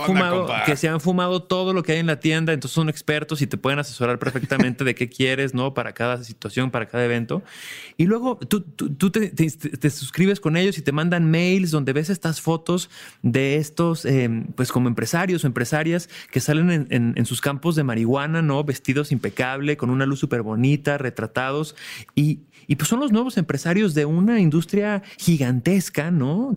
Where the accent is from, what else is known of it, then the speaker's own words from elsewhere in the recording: Mexico; como mexicanos, al menos yo crecí como escuchando